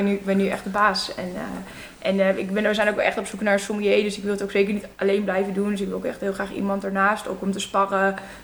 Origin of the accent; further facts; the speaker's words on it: Haarlem, North Holland, Netherlands; En ik kom zelf uit Haarlem